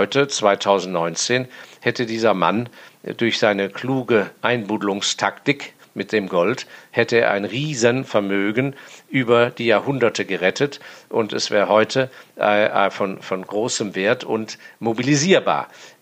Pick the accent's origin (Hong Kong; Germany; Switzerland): Hong Kong; born or raised there